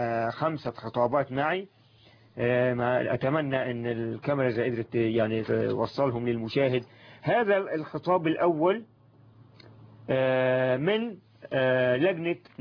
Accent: Egypt; انا كمواطن مصري

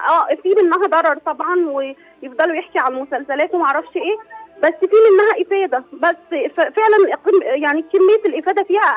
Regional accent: Egypt; now in Saudi Arabia; انا من مصر بس عايشة في السعودية.

